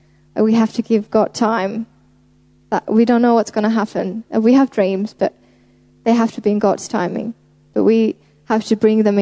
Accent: Finland; from Finland.

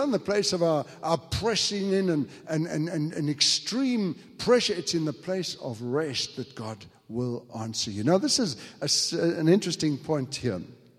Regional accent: England, United Kingdom; But you know, we're English, and English people are wise.

